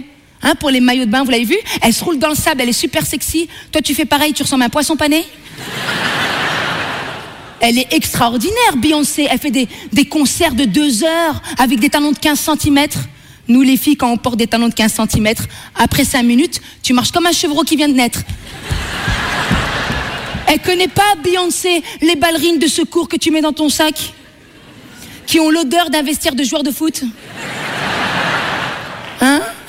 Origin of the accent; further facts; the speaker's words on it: Belgium; accent: Belgian; Ben moi, je viens de Belgique, ça s'entend pas trop, là. L'accent belge est pas sexy.